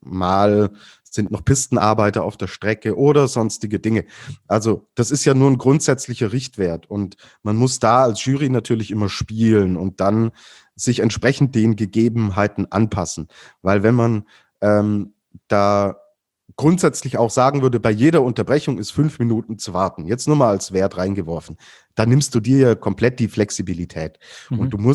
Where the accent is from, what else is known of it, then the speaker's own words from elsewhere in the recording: Swabia, Germany; ich komme ja aus dem Schwäbischen und bei uns gibt es das schöne Geschmäckle